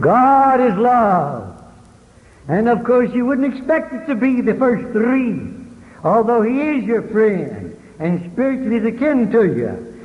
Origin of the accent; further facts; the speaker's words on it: Caruthersville, Missouri, United States; also born or lived in Mississippi; I was born in Mississippi but grew up in Caruthersville, Missouri. 5,000 people. We knew everybody in town.